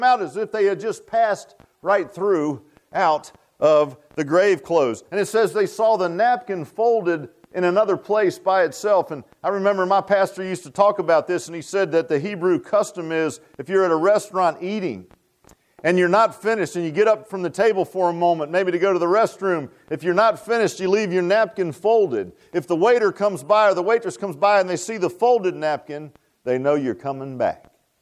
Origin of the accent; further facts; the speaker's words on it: Virginia Beach, Virginia, United States; When I was a little boy one time, there was a neighborhood they built. I grew up in Virginia Beach.